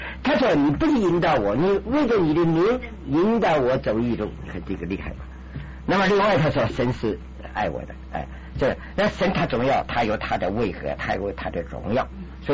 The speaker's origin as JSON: {"language": "Chinese", "country": "China", "said": "我们中国人就是没有唱诗歌的民族"}